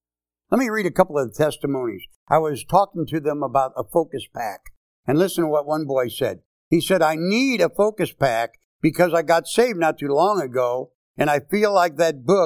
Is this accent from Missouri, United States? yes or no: yes; St. Louis, Missouri, United States; But anyway, I learned that years ago by growing up in St. Louis, Missouri, where I grew up, and on vacation years ago.